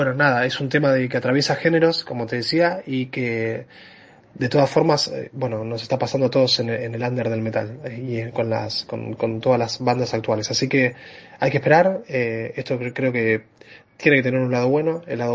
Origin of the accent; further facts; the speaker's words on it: Buenos Aires Province, Argentina; Acá somos de Zona Sur, ensayamos en Lomas.